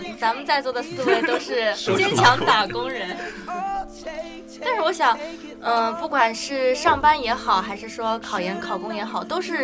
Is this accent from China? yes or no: yes; Zhenjiang, Jiangsu, China; 是我的家乡